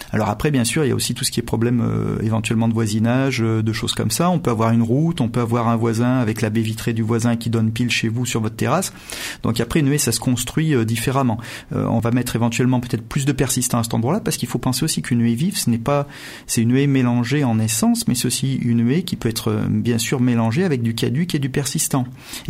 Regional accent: Montélimar, Auvergne-Rhône-Alpes, France; quand j'étais petit, j'habitais à Montélimar et je me rappelle de l'hiver 85, l'eau avait gelé dans la canalisation à Montélimar.

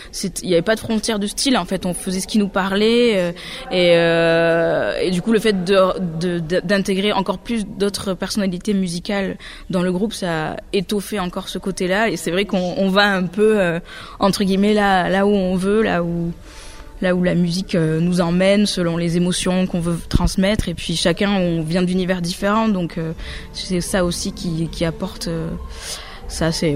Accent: Nouvelle-Aquitaine, France; moi, j'ai grandi dans la culture congolaise, pas mal. J'ai grandi au Pays Basque

